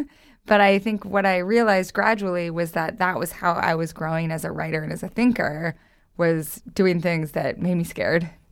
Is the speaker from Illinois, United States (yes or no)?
no; Idaho, United States; growing up in Idaho, like, these are my people. And I can ingratiate myself to people by being like, I'm from Idaho.